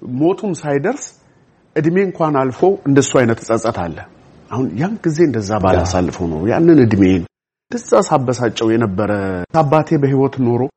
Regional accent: Harar, Harari Region, Ethiopia; እንግዲህ እኔ ተወልጄ ያደግኩት ሀረር ነው።

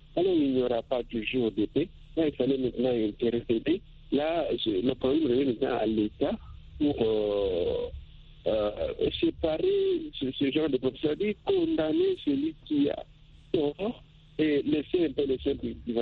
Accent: DR Congo; ici chez nous, en République démocratique du Congo

